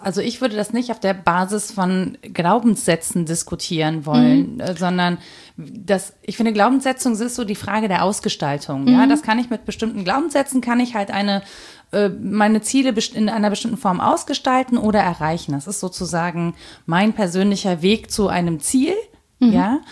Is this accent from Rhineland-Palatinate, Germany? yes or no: yes; Rhineland-Palatinate, Germany; ich bin ja im Hunsrück so ein bisschen groß geworden auch.